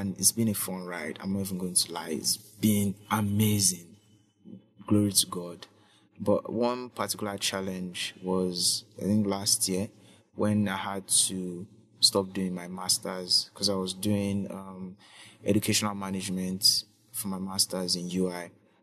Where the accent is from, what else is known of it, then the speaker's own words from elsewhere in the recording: Ibadan, Oyo, Nigeria; Ibadan is really, really nice. And growing up in Ibadan, I lived in Orita.